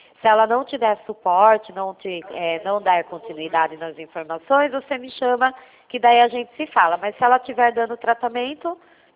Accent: Itu, São Paulo, Brazil; Eu sou de Itu

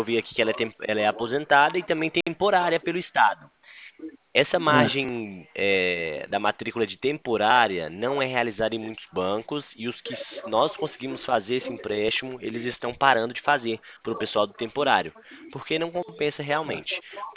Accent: São Paulo, Brazil; Eu sou do interior de São Paulo.

